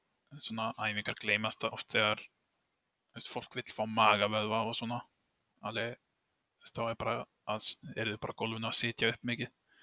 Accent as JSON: {"language": "Icelandic", "town": "Keflavík", "region": "Southern Peninsula", "country": "Iceland", "tie": "born or raised there", "lives_now": "Reykjavík, Iceland", "said": "stið núna býr Reykjavík en ég ólst upp í Keflavík"}